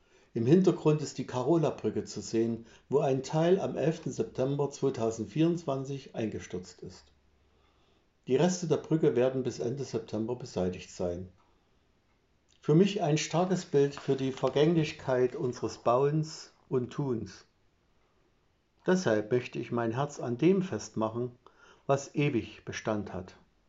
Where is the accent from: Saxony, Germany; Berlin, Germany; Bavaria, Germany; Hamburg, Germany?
Saxony, Germany; Dresden; born there; Als gebürtiger Dresdner war ich stolz, dass in unserer Landeshauptstadt 5 Tage